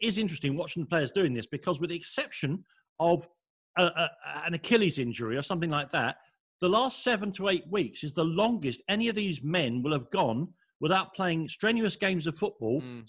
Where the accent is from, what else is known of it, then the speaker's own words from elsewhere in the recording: London, United Kingdom; accent: London; And I made my London accent getting stronger when I say Hackney Marshes as well.